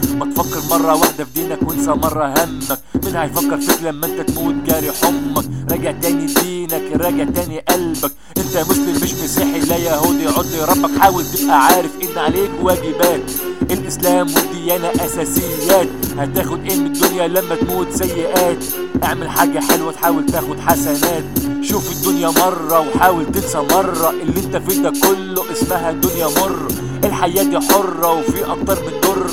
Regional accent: Egypt; أنا مصري وبحب مصر، مصر فوق الجميع

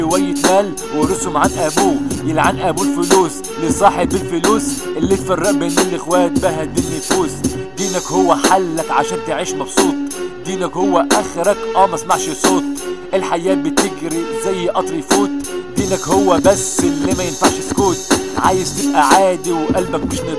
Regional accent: Egypt; أنا مصري وبحب مصر، مصر فوق الجميع

